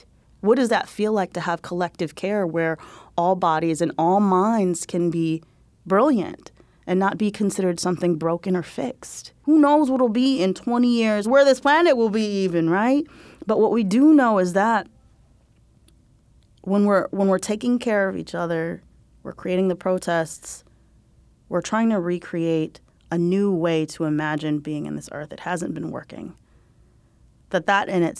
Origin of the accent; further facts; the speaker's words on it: Chicago, Illinois, United States; So I grew up actually in the Midwest in Chicago, and you know, I was queer as fuck.